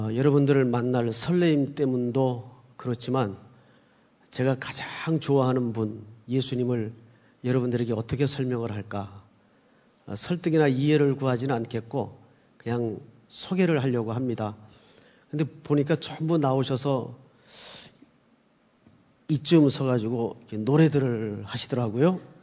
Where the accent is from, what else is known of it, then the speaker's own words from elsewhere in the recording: Yeongju, North Gyeongsang, South Korea; 제 고향은 경상북도 영주군 장수면 반구리 1017번지가 제 고향입니다.